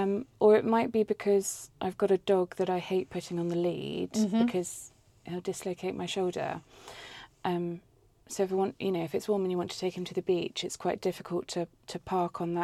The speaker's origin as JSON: {"language": "English", "town": "Gosport", "region": "South East England", "country": "United Kingdom", "tie": "born or raised there", "said": "So I grew up in Gosport."}